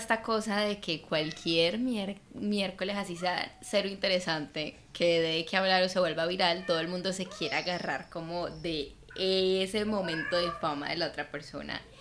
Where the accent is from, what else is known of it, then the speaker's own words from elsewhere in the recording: Bogotá, Colombia; Soy rolo.